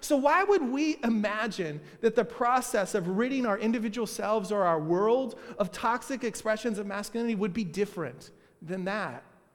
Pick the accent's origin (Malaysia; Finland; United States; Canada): United States; Kansas City; also born or lived in Texas; I come from Kansas City and then from Texas.